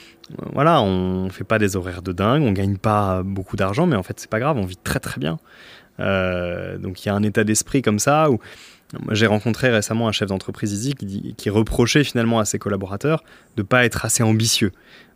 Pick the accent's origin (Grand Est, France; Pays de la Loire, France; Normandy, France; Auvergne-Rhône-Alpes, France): Normandy, France; Alors, en tant que Normand, les grandes forêts me manquent.